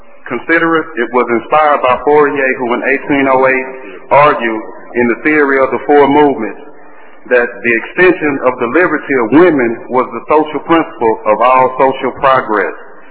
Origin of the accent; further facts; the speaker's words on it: Dallas, Texas, United States; I was raised in District 8 in Tanelle Atkins District at 5044 Corrigan Court.